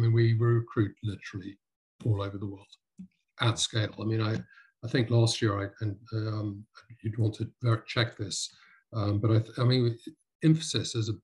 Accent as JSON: {"language": "English", "country": "United Kingdom", "said": "unfortunately being British, I have to take some of the blame here"}